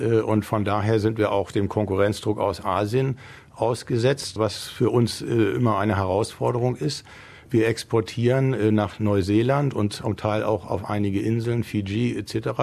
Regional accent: Berlin, Germany; born there; also born or lived in Hamburg; Ich bin gebürtiger Berliner, aber habe lange in Hamburg gelebt. Insofern das Berlinerische kommt nur, wenn ich noch wieder nach Berlin zurückkomme.

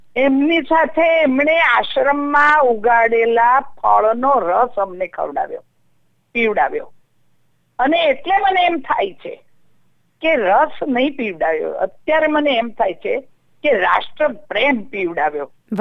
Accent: Bardoli, Gujarat, India; મારું બાળપણ અહીંયા બારડોલી સ્વરાજ આશ્રમમાં

